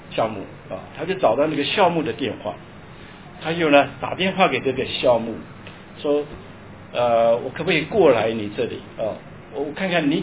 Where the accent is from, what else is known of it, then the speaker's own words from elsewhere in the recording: China; 他妈妈是从来没有，都是凭着我们中国人的那种信仰啊来去面对生活的